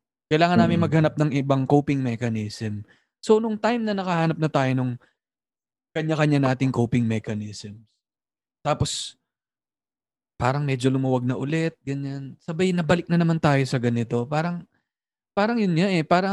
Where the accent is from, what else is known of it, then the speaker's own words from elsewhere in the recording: Novaliches, Metro Manila, Philippines; Kasi ikaw taga Makati ka, ako taga Novaliches.